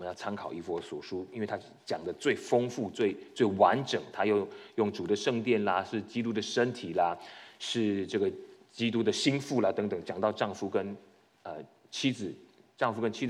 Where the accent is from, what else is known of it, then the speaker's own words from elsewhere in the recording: Taiwan; 我从台湾过来